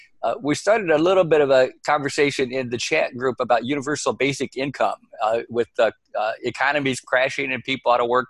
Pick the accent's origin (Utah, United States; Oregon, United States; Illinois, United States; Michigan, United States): Illinois, United States; Chicago; I'm from the Chicago area, and I've been following the Webheads for 15 or more years.